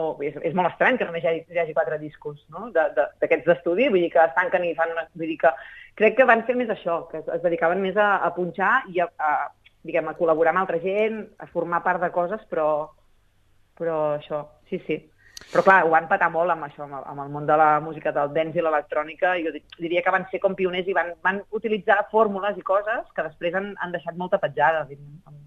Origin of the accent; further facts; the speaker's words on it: Sabadell, Catalonia, Spain; Jo soc de Sabadell i m'hi he passat la vida a l'Urpí